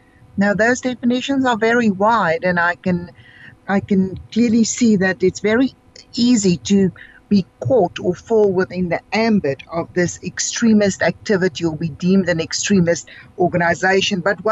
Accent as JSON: {"language": "English", "country": "South Africa", "said": "as a South African society, we can definitely identify with this. Because isn't this what we experienced? Well, I experienced as a young person in this country"}